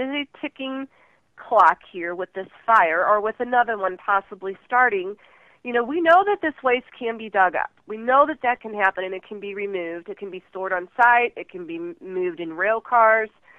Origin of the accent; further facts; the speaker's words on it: St. Louis, Missouri, United States; We grew up in St. Louis